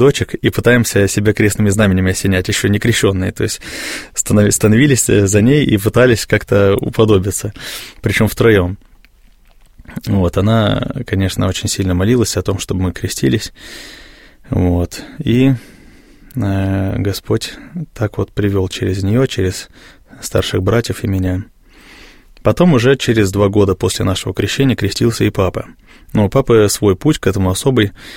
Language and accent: Russian; Bashkortostan, Russia; получилось так, что на псковской земле я попал, хотя родом из Башкирии.